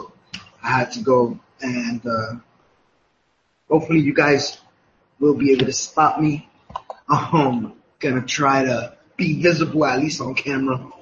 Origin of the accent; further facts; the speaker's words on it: New York City, New York, United States; As well as it's in my backyard, in my hometown of New York City.